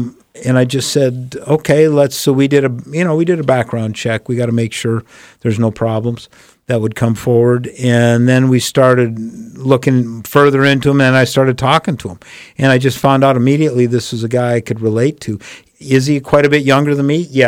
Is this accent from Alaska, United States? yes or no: yes; Alaska, United States; I'm from South Central. I know the Valley. I know the Valley pretty well, and Anchorage, of course, as a former mayor in the peninsula.